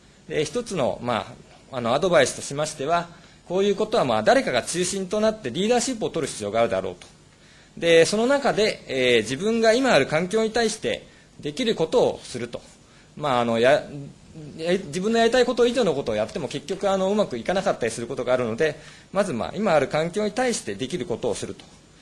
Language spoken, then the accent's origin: Japanese; Yamanashi, Japan; 山梨から来ました